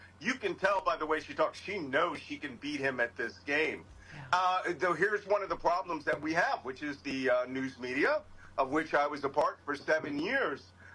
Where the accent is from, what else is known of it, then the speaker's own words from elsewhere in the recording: Philadelphia, Pennsylvania, United States; You guys know I'm from Philadelphia.